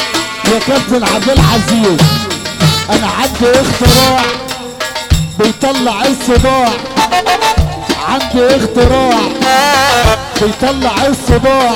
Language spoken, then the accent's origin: Arabic; Sharqia Governorate, Egypt; واحنا ولاد الشرقية طيبين وعشرية